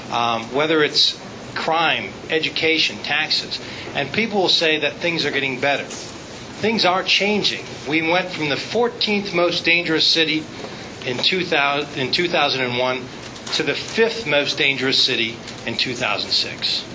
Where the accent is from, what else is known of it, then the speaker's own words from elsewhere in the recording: Minnesota, United States; now in Richmond, United States; I grew up in Minnesota, born, raised, educated, bachelor's degree in economics, and I really do enjoy living in Richmond.